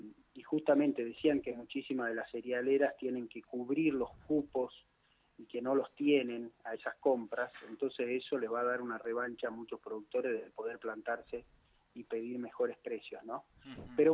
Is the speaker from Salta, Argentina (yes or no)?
yes; Salta, Argentina; cada uno de nosotros como argentinos, ¿no? Y como salteños